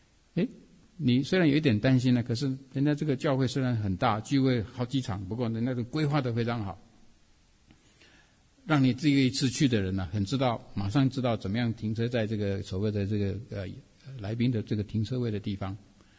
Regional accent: Taiwan; 尤其我们从台湾来的，

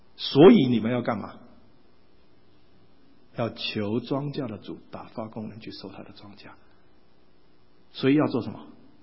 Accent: Taiwan; now in United States; 那我从台湾来，砍几棵树有什么关系啊？台湾你一砍它就长了。但是我在美国住了几年了，我89年来的，所以已经住了几年了

